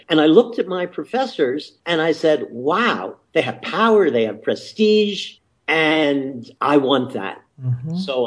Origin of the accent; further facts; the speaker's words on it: Philadelphia, Pennsylvania, United States; I was born and raised in Philadelphia, 1940s and 50s, middle class parents, no education.